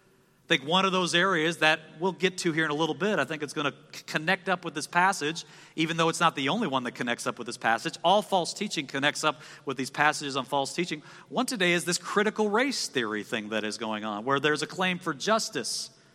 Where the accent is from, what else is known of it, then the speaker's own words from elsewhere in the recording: Nebraska, United States; first of all, I'm from Nebraska, so back off.